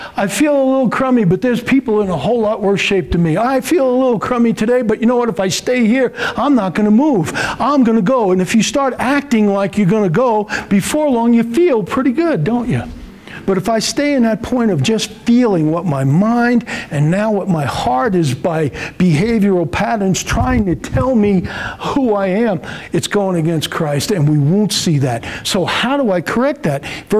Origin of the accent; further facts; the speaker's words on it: Ireland; I'm an Irishman. You know, I like to cry and I like to fight.